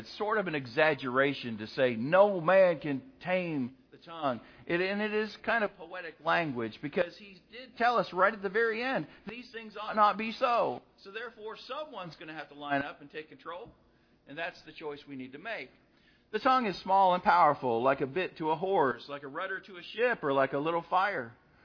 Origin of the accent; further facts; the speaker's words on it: Canada; when I tell people that I'm from Canada originally